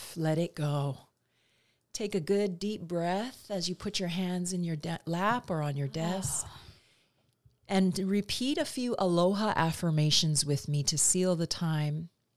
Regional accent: Hawaii, United States; I know I'm from Big Island, just scrap, but not now.

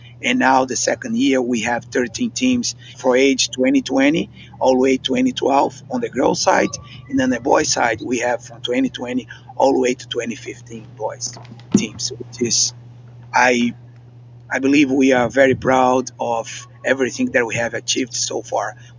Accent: Brazil; So I grew up in Brazil in a different culture, of course.

